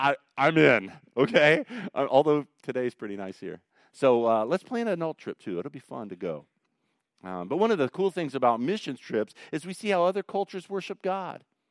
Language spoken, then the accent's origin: English; United States; I'm just an American dude who's trying to change everybody to be like me.